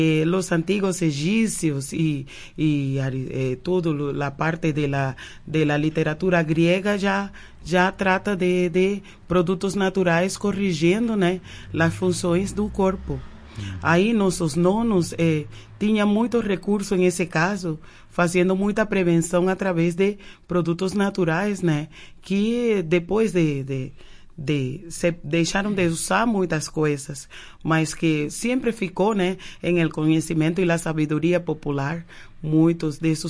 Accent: Cuba; Portuguese is a second language; now in Brazil; Eu sou cubana.

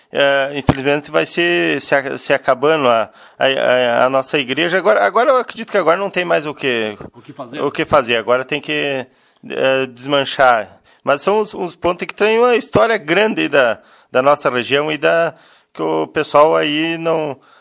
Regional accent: Barretos, São Paulo, Brazil; also born or lived in Lagoa; Nasci aqui em Lagoa, no hospital, e morei até os 18 anos em Barretos, depois a gente saiu para morar fora, agora estamos por aqui de novo, estamos um pouco em Lagoa, um pouco em Barretos

